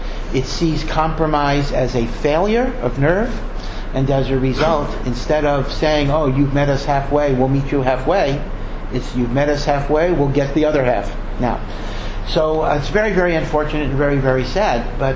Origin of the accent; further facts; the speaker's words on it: United States; Maybe because I come from America, I think, let's sit around the table, let's make peace